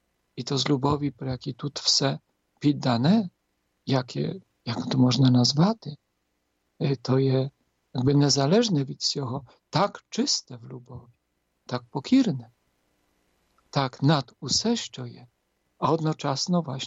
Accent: Poland; Ukrainian is a second language; Я зараз, як я собі усвідомляю, як Поляк, то чи я такий сам не?

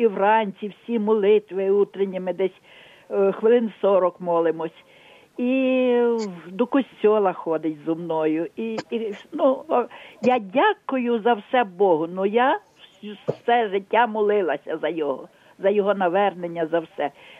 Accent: Zhytomyr Oblast, Ukraine; ну, я сама з Житомирщини, ну, зараз тут живемо.

